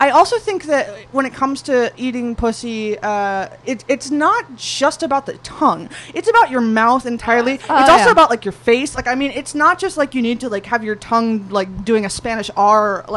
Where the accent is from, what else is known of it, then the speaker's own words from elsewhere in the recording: Wales, United Kingdom; I have this feeling we're related. We're both Welsh.